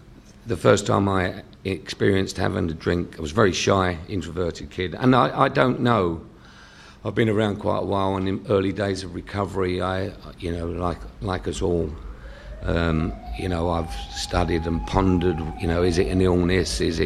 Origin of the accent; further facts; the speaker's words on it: London, United Kingdom; I was born and bred in King's Cross, Somers Town in North London.